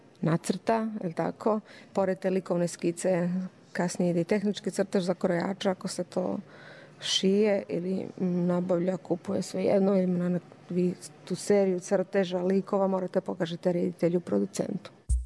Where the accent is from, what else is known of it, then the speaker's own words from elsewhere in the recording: Požega, Šumadija and Western Serbia, Serbia; Pa ja naravno nikad ne zaboravljam odakle sam. Ja sam iz Užičke Požege.